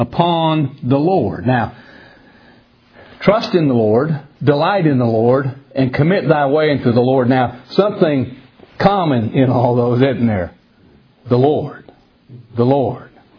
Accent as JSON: {"language": "English", "region": "South West England", "country": "United Kingdom", "tie": "born or raised there", "said": "Where I grew up out in the West Country, I grew up in farm country. Agriculture was the main, like around where I live now, the coal business, coal field, coal miners. That's the heartbeat of the economy. Where I grew up, it was farming, dairy"}